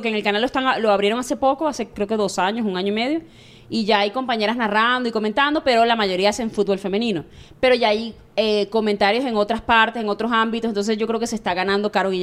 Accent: Lechería, Anzoátegui, Venezuela; also born or lived in Maracaibo; Yo soy maracucha, pero me crié en Puerto La Cruz, en Lechería.

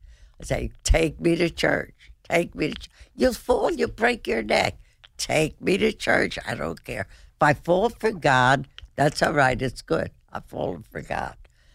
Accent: Cedar Grove, New Jersey, United States; also born or lived in Newark; Well, I was at Cedar Grove, actually. I was born in Newark.

